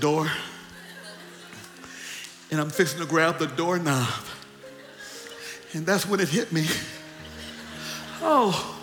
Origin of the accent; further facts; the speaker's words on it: the South, United States; I grew up with authoritarian parents. In closing, and I'm from the South, okay? My folks didn't play, okay?